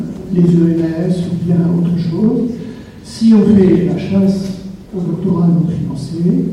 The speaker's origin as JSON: {"language": "French", "town": "Marseille", "region": "Provence-Alpes-Côte d'Azur", "country": "France", "said": "bonjour, je suis de Marseille."}